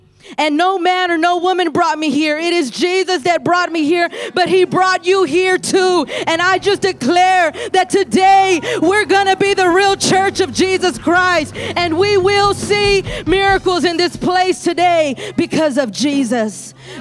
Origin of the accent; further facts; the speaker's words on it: Texas, United States; I'm from Texas. I've never been in this area.